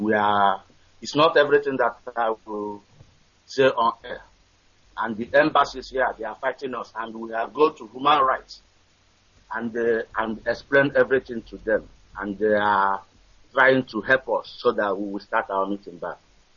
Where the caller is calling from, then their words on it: Senegal; I'm calling from Senegal.